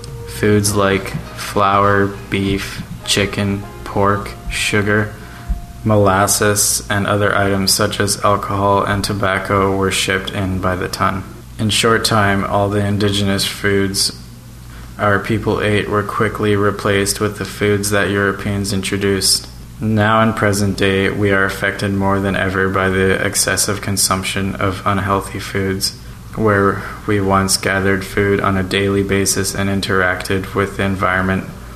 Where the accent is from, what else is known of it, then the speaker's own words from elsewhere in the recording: Port Alberni, British Columbia, Canada; I am from Port Alberni. I come from Tishot and Kayukit, and I am part of the Nashik Youth Council.